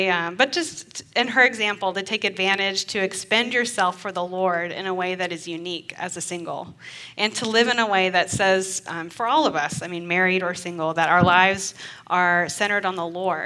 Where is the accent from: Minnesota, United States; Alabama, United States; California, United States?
Alabama, United States; moved away as an adult; I moved here from Alabama when I was 27. And in the South, usually people get married a lot earlier than they do out here.